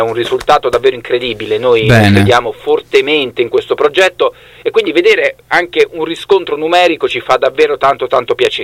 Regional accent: Lazio, Italy; io non sono di Roma, sono di qui vicino, vabbè.

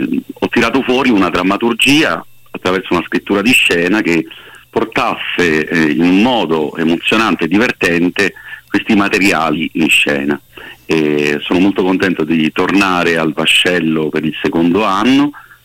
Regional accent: Naples, Campania, Italy; da napoletano

